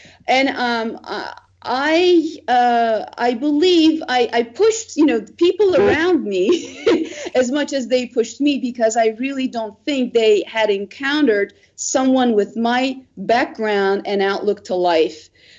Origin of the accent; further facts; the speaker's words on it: Istanbul, Turkey; moved away as an adult; now in United States; I came to this country when I was 22 years old. I grew up in Istanbul, Turkey